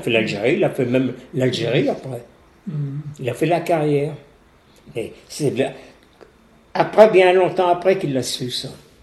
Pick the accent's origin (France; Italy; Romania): Italy; born there; Non. Ah, moi, je suis né en Italie.